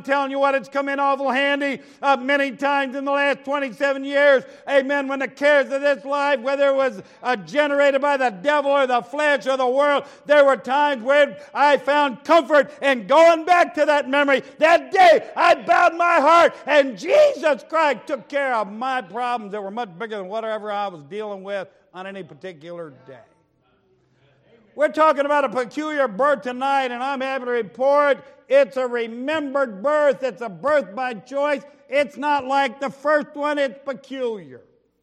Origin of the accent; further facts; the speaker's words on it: Tennessee, United States; born there; Like I said, I was born in Tennessee.